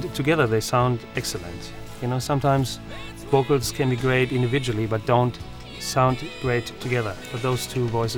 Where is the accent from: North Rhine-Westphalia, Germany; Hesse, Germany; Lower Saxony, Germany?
Lower Saxony, Germany; Hanover; We are from Hanover. Now we have the first world exhibition ever in Germany, in our hometown, the Expo 2000 in Hanover.